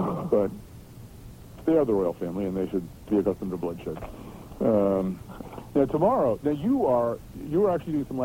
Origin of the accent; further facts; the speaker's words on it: Ireland; Being Irish, I'm lucky if I can show up on the 25th